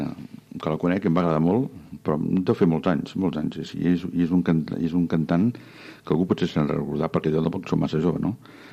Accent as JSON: {"language": "Catalan", "town": "Sabadell", "region": "Catalonia", "country": "Spain", "tie": "born or raised there", "said": "la meva infantesa a Sabadell"}